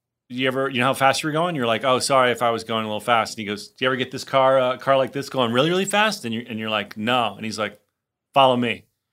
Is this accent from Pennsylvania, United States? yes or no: no; New Jersey, United States; I grew up in Jersey too, obviously.